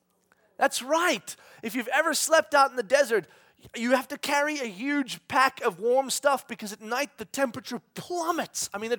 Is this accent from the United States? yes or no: no; South Africa; also born or lived in Namibia; Now, I grew up in South Africa. And for 3 years, we lived in a place called Walvis Bay, which is in Namibia